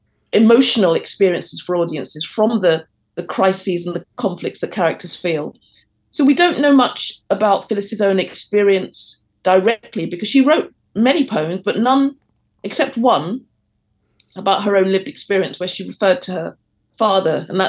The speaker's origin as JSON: {"language": "English", "region": "London", "country": "United Kingdom", "tie": "born or raised there", "said": "I grew up in London. I'm a proud Londoner"}